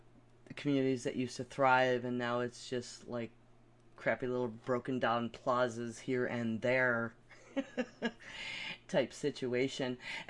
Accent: Buffalo, New York, United States; I'm from Buffalo, and it's like the first city he mentions

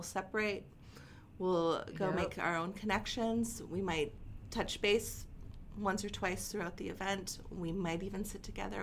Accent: Minnesota, United States; we're very Minnesotan around here.

